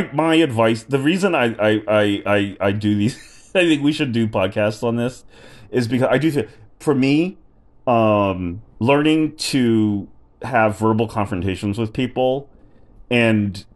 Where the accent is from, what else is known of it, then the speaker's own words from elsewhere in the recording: New York, United States; I'm just telling you why, like, I, as a New Yorker, feel like you guys have really let down New Yorkers.